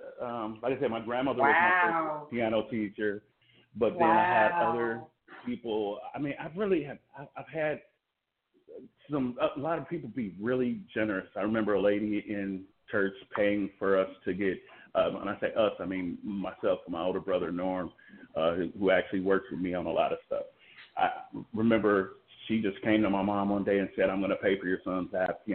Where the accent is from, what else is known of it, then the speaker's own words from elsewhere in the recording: Cleveland, Ohio, United States; now in Los Angeles, United States; Cleveland, Ohio, that's correct. Born, raised, bred in Cleveland. Been in LA for a few years now, but Cleveland is definitely my hometown.